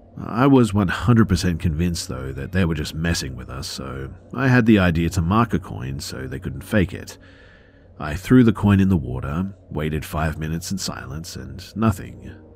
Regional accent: New Jersey, United States; As late teens, early 20s, growing up in South Jersey

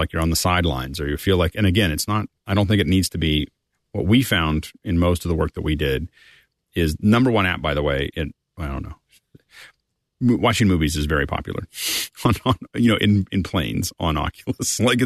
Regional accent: Pennsylvania, United States; I've been there a lot. So I grew up in Pennsylvania.

